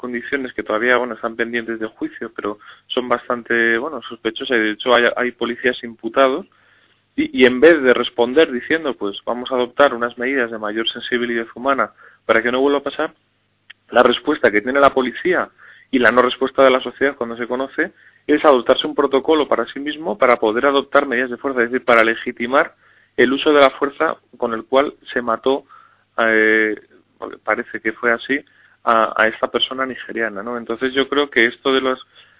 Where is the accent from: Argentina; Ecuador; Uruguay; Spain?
Spain; Basque Country; pero sí, la verdad que como vasco, como tú dices